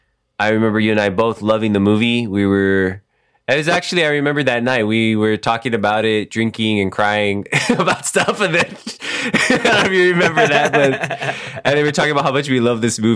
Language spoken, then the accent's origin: English; Texas, United States; It's something we're from Texas and we live close to Mexico.